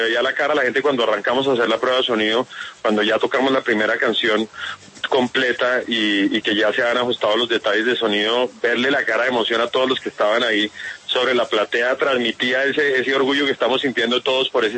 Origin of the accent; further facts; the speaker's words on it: Bogotá, Colombia; como bogotano además es muy emocionante.